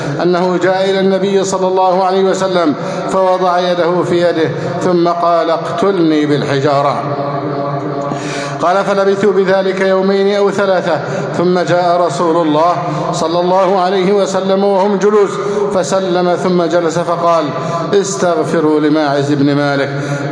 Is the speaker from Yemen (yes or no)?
no; Egypt; اللهم احفظ بلدنا مصر أمنا أمانا